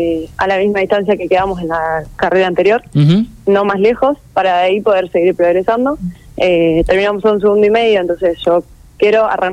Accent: Lezama, Buenos Aires Province, Argentina; arranqué a los 10 años en karting de tierra en mi pueblo, en Lezama, provincia de Buenos Aires.

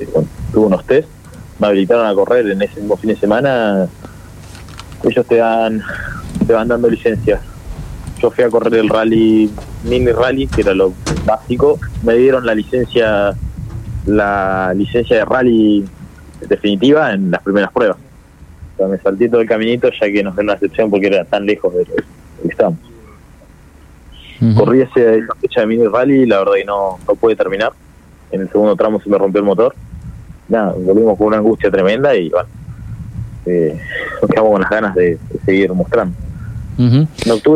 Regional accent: Río Grande, Tierra del Fuego, Argentina; tengo 15 años, voy a un colegio salesiano, Don Bosco. Soy de Río Grande, Tierra del Fuego, bien abajo, el fin del mundo. Bueno, ahora estoy en mi casa, en Río Grande

